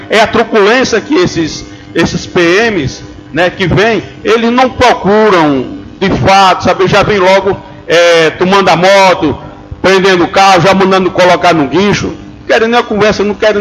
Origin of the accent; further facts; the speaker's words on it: Piranhas, Brazil; porque sou do município de Piranhas